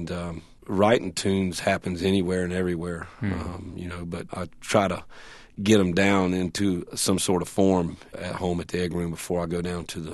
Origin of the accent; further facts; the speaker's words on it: White House, Florida, United States; And I call it, you know, I was raised in White House. My grandparents lived in Maxville, and my other grandparents lived in Baldwin. I always called it the Redneck Triangle.